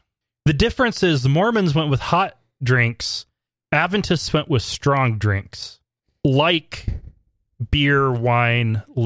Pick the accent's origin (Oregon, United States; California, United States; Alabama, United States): Oregon, United States; accent: Malheur County accent; I was confused in Grants Pass of being from Texas because my accent did not sound right. I had the Malheur County accent from Eastern Oregon. It's unique.